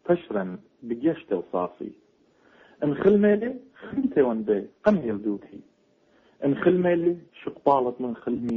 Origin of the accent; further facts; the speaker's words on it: Iraq; احنا كعراقيين